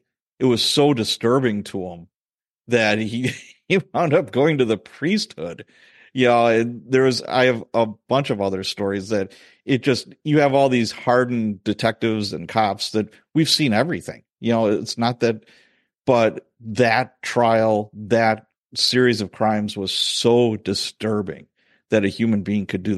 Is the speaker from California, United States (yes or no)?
no; Milwaukee, Wisconsin, United States; Because like we'd say Jeffrey Dahmer, I'm from Milwaukee.